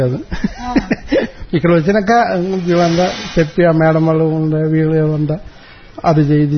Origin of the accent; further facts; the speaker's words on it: Kerala, India; Telugu is a second language; మా ఊరు ఆయన మన దగ్గర కేరళ.